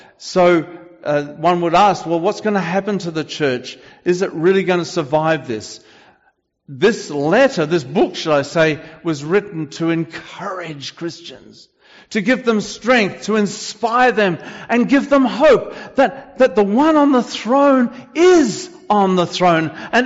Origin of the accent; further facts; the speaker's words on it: Australia; And I'm coming from Australia, I know about